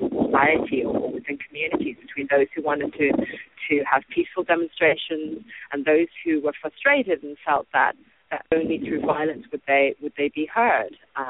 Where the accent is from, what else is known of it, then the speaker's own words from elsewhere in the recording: Zimbabwe; I was born in Zimbabwe at a time when my country was going through its independence struggle. I was born during a war in which my people had taken arms to fight against a settler colonial regime and chose armed struggle. And now I come from Zimbabwe